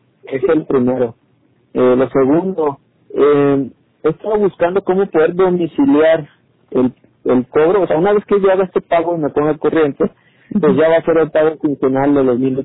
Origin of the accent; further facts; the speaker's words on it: Jalisco, Mexico; acá en mi estado, yo soy de Jalisco